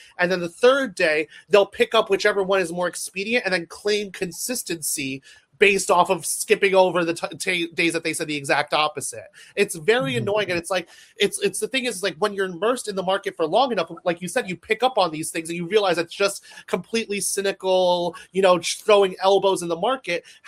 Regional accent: United States; because I'm an American born and raised in America, speaking about American politics in the Imperial Heartland.

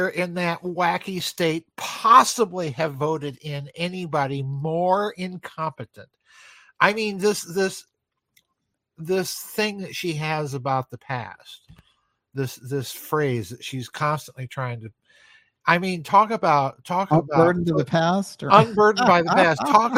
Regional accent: South Dakota, United States; George McGovern, you know, senator from my home state

